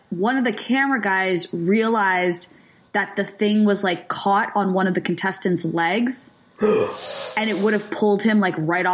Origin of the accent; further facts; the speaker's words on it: New Jersey, United States; It's a great one because I'm from Jersey.